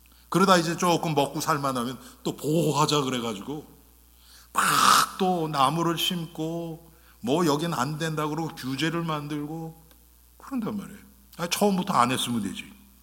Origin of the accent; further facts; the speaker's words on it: South Korea; now in United States; 제가 한국 사람이면서도 지금도 풀리지 않는 게, 제가 처음 미국 왔을 때의 그 한국 사람의